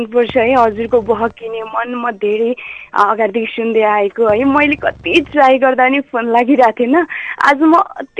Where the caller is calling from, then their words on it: Rani Gaun, Koshi Province, Nepal; ठ्याक्कै पाँचथरको रानी गाउँ भन्नुपर्छ